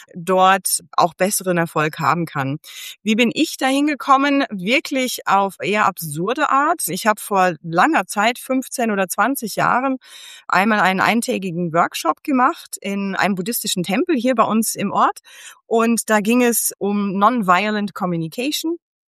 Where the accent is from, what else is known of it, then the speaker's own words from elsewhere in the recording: Germany; ich bin in Deutschland aufgewachsen, aber sehr schnell schon im verschiedenen Ausland unterwegs gewesen. Also England, Spanien, Chile und dann eben auch die USA.